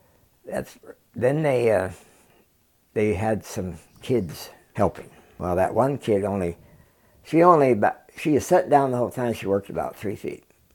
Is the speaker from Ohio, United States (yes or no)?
no; Palmer, Alaska, United States; also born or lived in Oregon; Well, I was born in Palmer. I grew up some on Grandpa's place up there. And then my dad, he snuck us out of the state down to Oregon. We were there for 12 years. And then I've been back since.